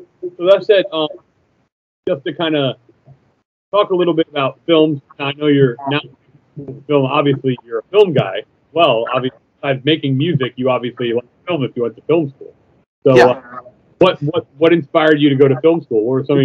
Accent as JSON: {"language": "English", "region": "New Jersey", "country": "United States", "tie": "born or raised there", "lives_now": "Philadelphia, United States", "said": "I grew up in North Jersey actually, but I've been down in the Philly area since college."}